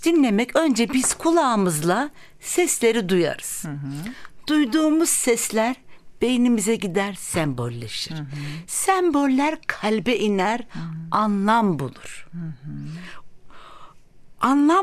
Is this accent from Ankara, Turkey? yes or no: no; Mardin, Turkey; Ben aslen Mardinliyim. Dolayısıyla evet, Mardin kültüründe her akşam Türk Sanat Müziği fasılları yapılırdı.